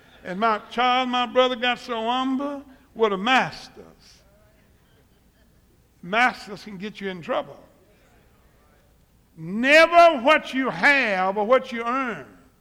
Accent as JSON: {"language": "English", "town": "Summit", "region": "Mississippi", "country": "United States", "tie": "born there", "said": "I was born in Summit, Mississippi, America."}